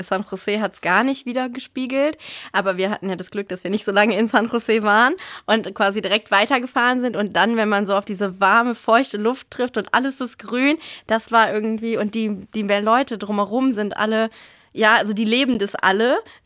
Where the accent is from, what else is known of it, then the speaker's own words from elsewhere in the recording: Aachen, North Rhine-Westphalia, Germany; Ich komme aus Aachen